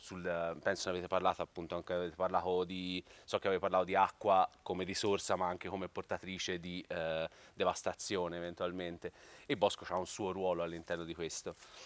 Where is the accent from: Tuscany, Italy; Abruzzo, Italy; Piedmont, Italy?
Tuscany, Italy; le zone per esempio da dove vengo io del Mugello, qui accanto